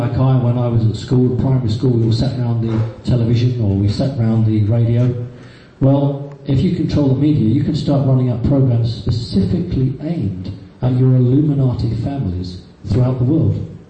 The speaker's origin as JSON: {"language": "English", "town": "Whitby", "region": "Yorkshire and the Humber", "country": "United Kingdom", "said": "I come from Whitby. Whitby is a very magical place."}